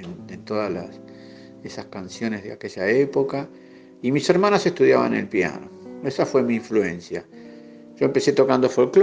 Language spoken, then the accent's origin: Spanish; General Pico, La Pampa, Argentina; en La Pampa, en General Pico. Yo soy de General Pico.